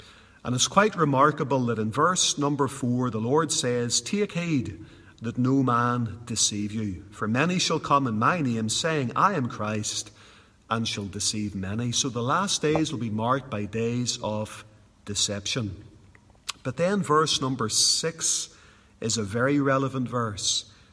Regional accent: Northern Ireland, United Kingdom; As a little boy growing up in Northern Ireland, I was born into what we would call the Troubles.

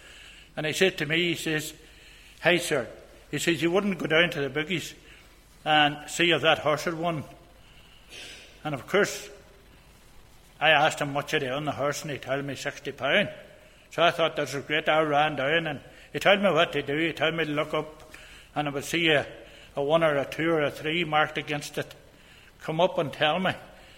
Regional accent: Castlederg, Northern Ireland, United Kingdom; now in Omagh, United Kingdom; So, as I say, I'm from Castlederg. I'm living now in Oma.

